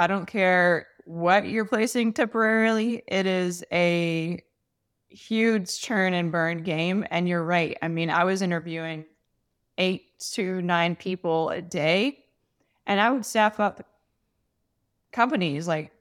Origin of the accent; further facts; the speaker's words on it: Charlotte, North Carolina, United States; moved away as an adult; also born or lived in Columbia, South Carolina; So I'm originally from the Charlotte, North Carolina area.